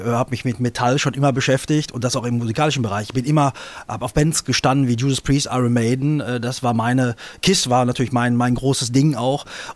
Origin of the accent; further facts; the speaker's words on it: North Rhine-Westphalia, Germany; wir sind im Ruhrgebiet groß geworden.